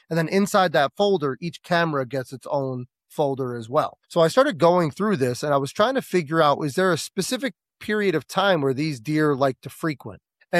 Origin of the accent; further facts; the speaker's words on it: New Jersey, United States; I'm from New Jersey. We don't get the deer that people get in Ohio or Iowa